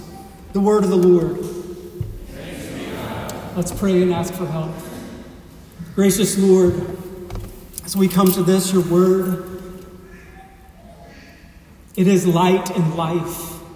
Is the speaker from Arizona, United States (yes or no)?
no; Mississippi, United States; I grew up in Mississippi.